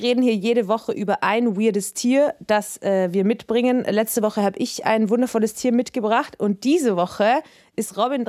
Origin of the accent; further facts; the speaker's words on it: Vienna, Austria; Ich bin ja auch eine Wienerin, dementsprechend kann ich ja auch ein bisschen rumgranteln.